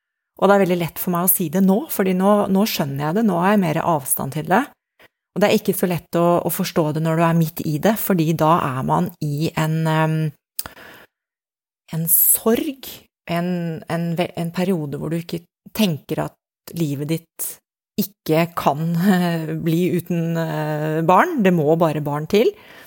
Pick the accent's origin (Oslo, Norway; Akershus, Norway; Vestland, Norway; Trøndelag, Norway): Akershus, Norway; Asker; jeg vokste opp typiske boligfelt I Asker, hvor I hvert hus bodde det mor og far og noen barn, og det var på en måte min verden og det jeg kjente.